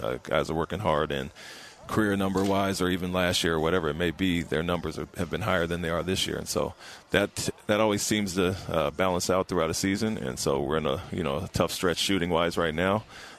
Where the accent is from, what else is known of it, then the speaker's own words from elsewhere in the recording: Portland, Oregon, United States; Well, even, you know, being, you know, in Portland, you know, I was obviously focus